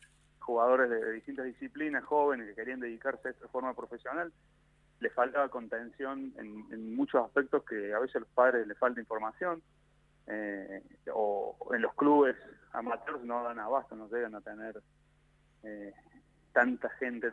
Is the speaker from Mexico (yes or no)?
no; Córdoba, Argentina; yo soy de Córdoba